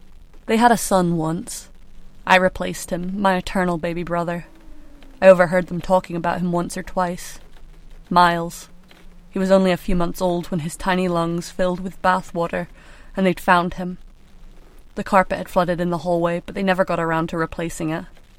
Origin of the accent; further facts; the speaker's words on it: Arizona, United States; and I was born later the same day. Our mothers never met, but they could hear each other screaming. Growing up in Arizona, Mickey would tell me that we were the same Sagittarius star children.